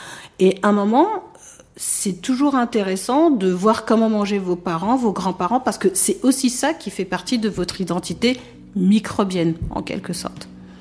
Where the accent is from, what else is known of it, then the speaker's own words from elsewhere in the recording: France; Je suis née en France, j'ai toujours vécu en France. Et je suis très peu allée sur le continent.